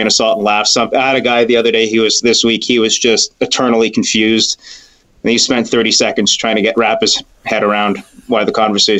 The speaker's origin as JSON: {"language": "English", "town": "Montreal", "region": "Quebec", "country": "Canada", "tie": "born or raised there", "said": "Montreal. Well, the West Island. Did a good chunk of my youth in DDO, and then my mom moved out to St. Lazare. My dad's still out in DDO, and they're both still there."}